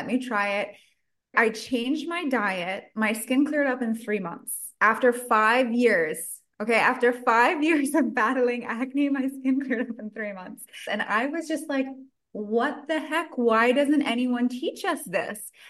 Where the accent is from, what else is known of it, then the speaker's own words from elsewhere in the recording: New York, United States; I had a lot of health problems growing up, and I grew up in New York, an Italian-American family.